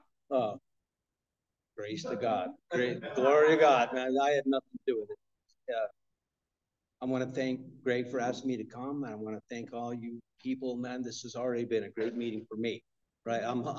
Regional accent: Michigan, United States; born there; So I was born in Michigan. My parents were going to the University of Michigan at the time.

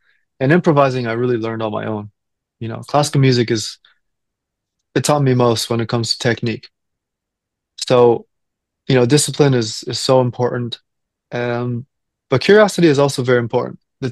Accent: Toronto, Ontario, Canada; also born or lived in Beijing, China; So I was born in Beijing, but I moved to Toronto when I was six, so I can't say culturally I'm that influenced by Chinese culture.

